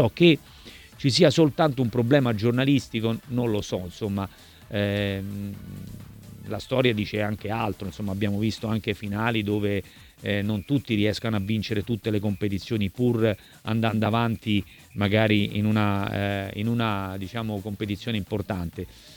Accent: Naples, Campania, Italy; da napoletano

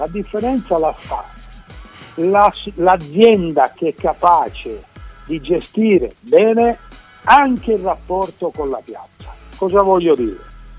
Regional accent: Palermo, Sicily, Italy; anche se sono palermitano ma sono siciliano

